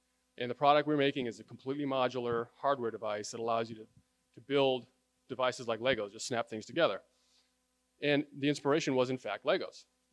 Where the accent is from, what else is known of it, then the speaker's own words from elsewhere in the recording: New York, United States; But I'm from New York, and it's important for me to represent.